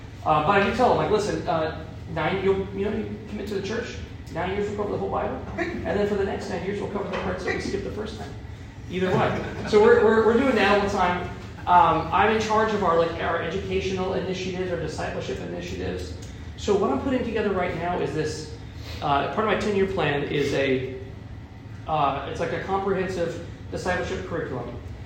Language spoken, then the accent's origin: English; Missouri, United States; So I grew up in Jefferson County. Can you guess from Jefferson County?